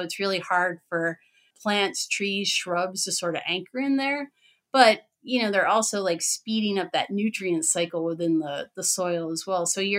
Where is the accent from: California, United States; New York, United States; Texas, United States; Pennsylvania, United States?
Pennsylvania, United States; now in Wisconsin, United States; I'm in Wisconsin. I'm originally from Pennsylvania.